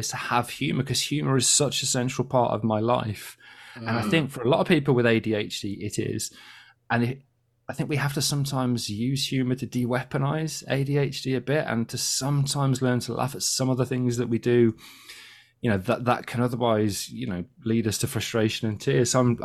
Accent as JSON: {"language": "English", "town": "Kidderminster", "region": "West Midlands", "country": "United Kingdom", "said": "So I'm from Kidderminster. Now, Kidderminster has a worse accent than Birmingham."}